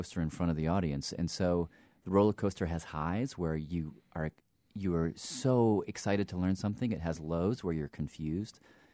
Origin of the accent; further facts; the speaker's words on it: the South, United States; Hey, I grew up in the South, so I know, you know.